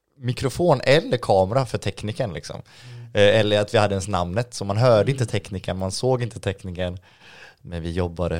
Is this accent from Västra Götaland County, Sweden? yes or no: yes; Gothenburg, Västra Götaland County, Sweden; Jag tänkte jag ska inte ta första bästa hemma i Göteborg liksom.